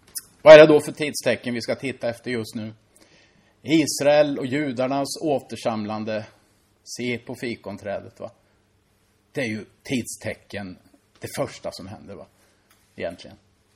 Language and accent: Swedish; Finspång, Östergötland, Sweden; Jag brukar drömma att jag är min hembygd av någon konstig anledning. Och jag cyklade där i Finspång